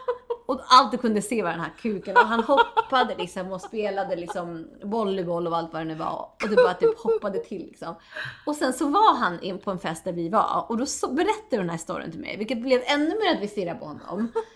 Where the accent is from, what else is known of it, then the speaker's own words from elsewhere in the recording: Ibiza, Balearic Islands, Spain; now in Sweden; Ja, men jag är från Ibiza, du vet.